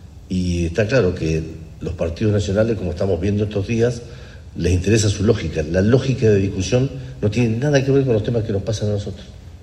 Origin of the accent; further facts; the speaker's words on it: Patagonia, Argentina; quienes somos patagónicos y quienes sentimos la reivindicación de la Patagonia como un tema permanente